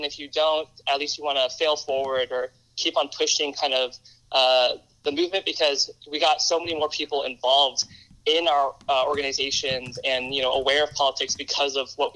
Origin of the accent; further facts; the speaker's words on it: the South, United States; now in Portland, United States; Yeah, for me, I grew up in the South, but I moved to Oregon, Portland, Oregon, about 4 years ago.